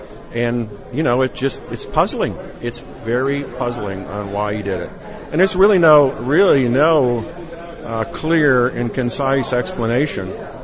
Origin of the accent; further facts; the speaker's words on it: Ocala, Florida, United States; I'm from Ocala.